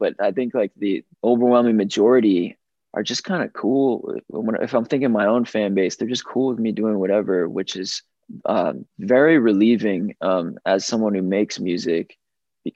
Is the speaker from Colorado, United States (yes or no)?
no; Foxborough, Massachusetts, United States; growing up in Foxborough, Massachusetts, just like a boring suburb in Massachusetts outside of Boston